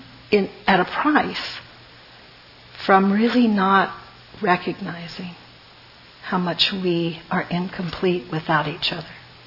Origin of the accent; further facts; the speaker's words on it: United States; I'm an American. I'm a mix.